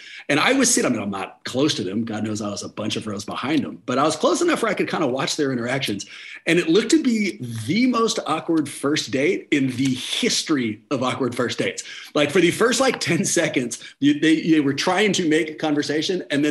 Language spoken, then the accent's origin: English; Oakland, California, United States; I'm born and raised in Oakland.